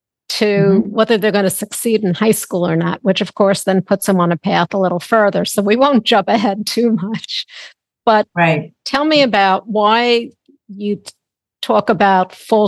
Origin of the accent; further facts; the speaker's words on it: New York, United States; I mean, I grew up in Long Island. Everyone was supposed to go to college.